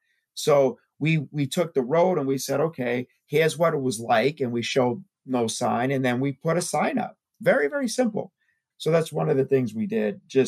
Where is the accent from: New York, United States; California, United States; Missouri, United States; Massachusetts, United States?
Massachusetts, United States; Boston; I'm from Boston, so Patriots are my first love